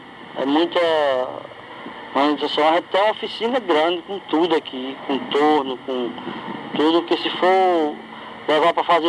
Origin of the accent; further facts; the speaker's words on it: São João do Sabugi, Rio Grande do Norte, Brazil; born there; como São João de Sabugi, que eu nasci em São João